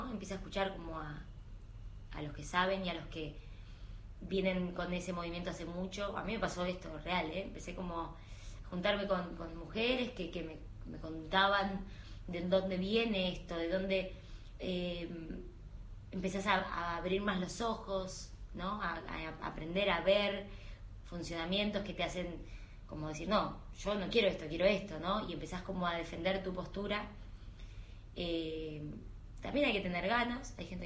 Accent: Argentina; y de verdad me gusta decir que a todos como argentinos

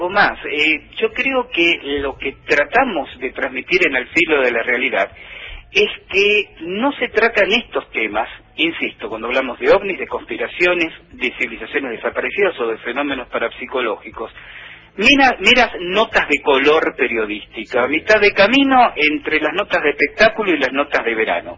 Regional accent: Buenos Aires, Argentina; now in Paraná, Argentina; yo soy oriundo de Buenos Aires, vivo en Paraná desde el año 88

